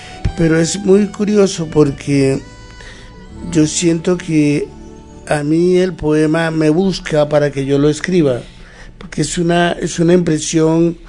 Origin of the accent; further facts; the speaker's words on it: Ciénaga, Magdalena, Colombia; Costa Verde realmente existe. Es una orilla del mar de Ciénaga, en donde cuando yo era niño había un balneario.